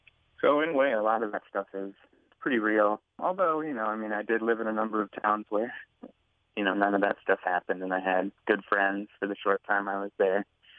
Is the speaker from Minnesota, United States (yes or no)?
yes; Cambridge, Minnesota, United States; also born or lived in Hibbing, United States / North Dakota, United States / South Dakota, United States / Montana, United States; I guess I was born in Hibbing, and then we moved a lot. I lived in 10 different towns before I went to high school in Cambridge, Minnesota.